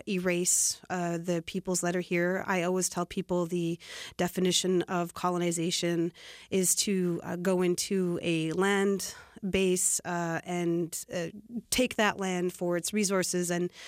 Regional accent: Winnipeg, Manitoba, Canada; now in Iowa City, United States; I'm Plains Cree Salto of the George Gordon First Nation in Saskatchewan, Canada. I grew up in Winnipeg, Canada, and I've been living in Iowa City for 14 years now.

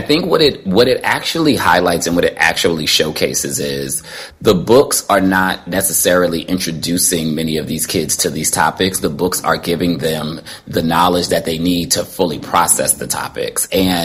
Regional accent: Plainfield, New Jersey, United States; they kept the book on the shelf 20 minutes from where I grew up in Plainfield, New Jersey.

